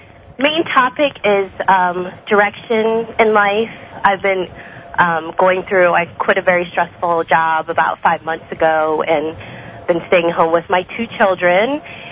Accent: Cincinnati, Ohio, United States; I'm from Cincinnati, Ohio.

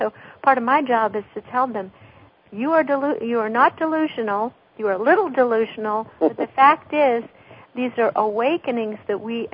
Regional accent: California, United States; And I said, okay, I'm from the Bay Area.

